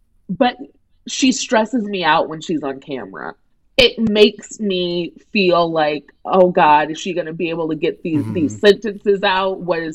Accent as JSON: {"language": "English", "region": "Missouri", "country": "United States", "said": "I am solidly in the camp of Midwest. If people ever say I'm from the South, I'm like, that is a bold-faced lie, and you better take it back."}